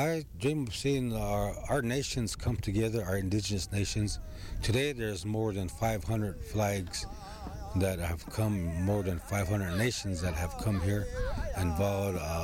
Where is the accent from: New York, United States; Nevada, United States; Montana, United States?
Nevada, United States; I'm the owner of Digital Smoke Signals. And I'm Paiute Shoshone from Nevada. And on my mom's side, I'm a Bishop Paiute tribe.